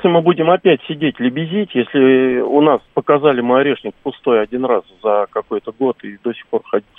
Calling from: Moscow, Russia; я из Москвы беспокою.

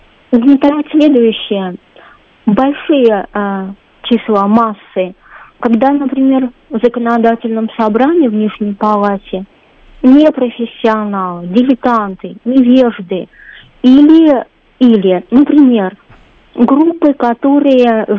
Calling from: Moscow, Russia

